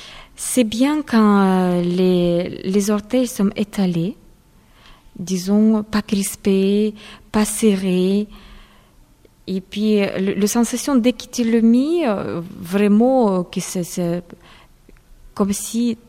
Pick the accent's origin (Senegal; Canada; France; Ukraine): Ukraine; Je viens d'Ukraine, alors là-bas, les chaussons du pointe, c'était quelque chose à quoi il fallait arriver.